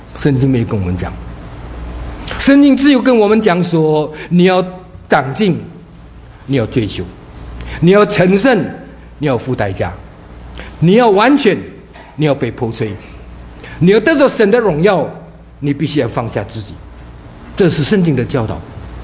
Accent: Indonesia; 记得大概几年前我们第一次回到中国大陆去，因为我是在印度尼西亚出生的，所以那个时候呢，印度尼西亚跟这个中国政府没有什么邦交，所以我们呢，印尼籍的 就不能去中国了。

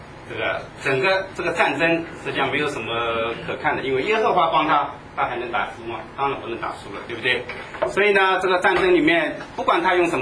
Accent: China; 我们中国人就说像一个逃荒一样的，对不对？

